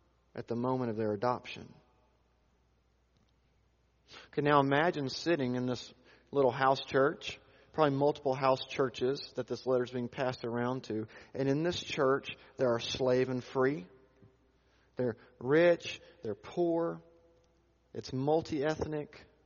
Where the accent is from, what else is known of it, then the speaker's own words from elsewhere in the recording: Alabama, United States; Look, I'm from Alabama. I graduated from Auburn.